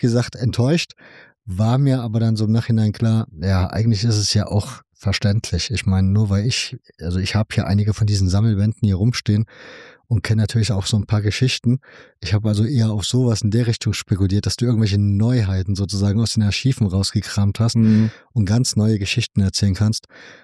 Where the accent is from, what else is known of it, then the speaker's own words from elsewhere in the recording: East Germany, Germany; born there; Ich bin in der DDR geboren